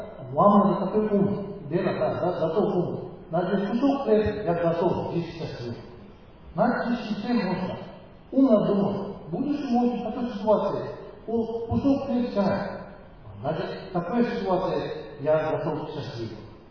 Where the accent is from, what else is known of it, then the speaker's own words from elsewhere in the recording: Russia; я тоже россиянин.